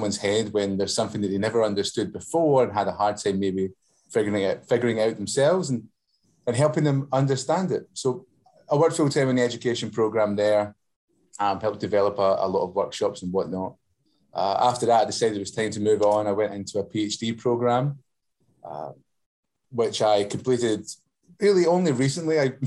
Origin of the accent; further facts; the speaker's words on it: Glasgow, Scotland, United Kingdom; now in Maryland, United States; I didn't grow up in Maryland or any of the contiguous states. I grew up in Glasgow, Scotland.